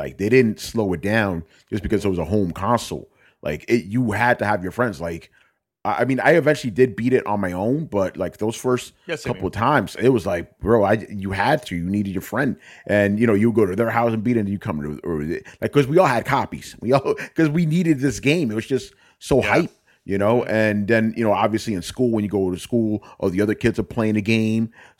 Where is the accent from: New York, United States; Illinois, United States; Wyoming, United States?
New York, United States; because I'm from New York too